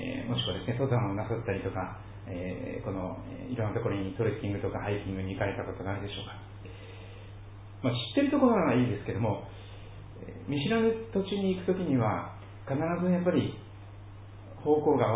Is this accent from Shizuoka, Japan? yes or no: no; Kochi, Japan; 私が生まれ育った四国の高知県というところは、北側に四国山脈の山並みがあるわけですね。で南を向くとこう海があるわけなんですよ。